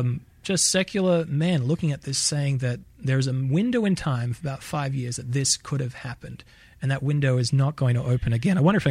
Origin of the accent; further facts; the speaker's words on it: Australia; now in Israel; I mean, I'm Australian, so and I'm in Israel